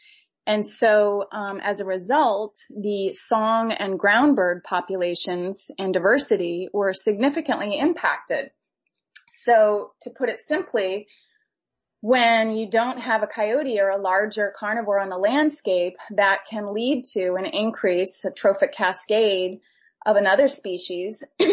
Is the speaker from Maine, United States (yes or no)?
yes; Maine, United States; I'm originally from Maine